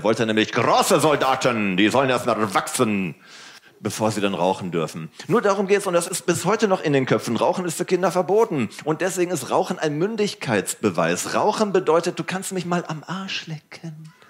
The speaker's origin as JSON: {"language": "German", "town": "Dortmund", "region": "North Rhine-Westphalia", "country": "Germany", "said": "Ich komme aus Dortmund. Im Ruhrgebiet, Bergbaustadt, Stahlarbeiterstadt."}